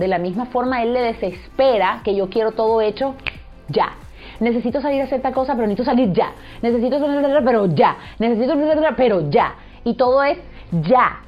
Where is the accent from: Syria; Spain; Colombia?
Colombia; ambas somos mamás, ambas somos colombianas